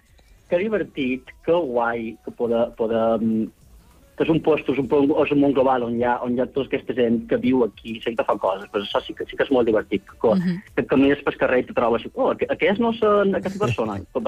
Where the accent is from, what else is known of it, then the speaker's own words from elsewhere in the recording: Balearic Islands, Spain; now in New York, United States; Jo, que soc mallorquí